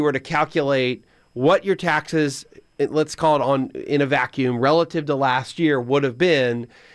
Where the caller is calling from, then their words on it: Brookhaven, United States; from Brookhaven. I'm single.